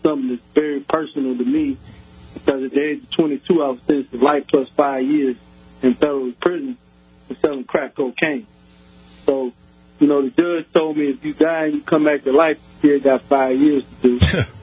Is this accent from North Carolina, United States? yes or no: yes; Charlotte, North Carolina, United States; I grew up in Charlotte, North Carolina.